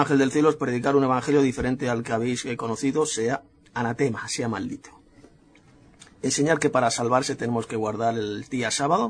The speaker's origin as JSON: {"language": "Spanish", "town": "Madrid", "region": "Community of Madrid", "country": "Spain", "said": "de Madrid, España."}